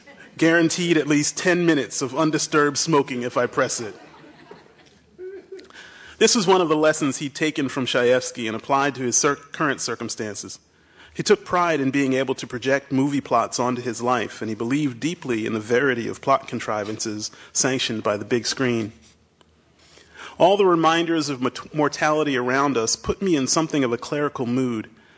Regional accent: Willingboro, New Jersey, United States; My family's from Philadelphia. I grew up in South Jersey across the river in Willingboro.

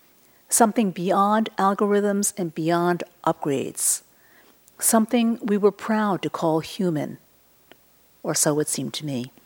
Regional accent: Yonkers, New York, United States; And we were growing up in Yonkers, New York.

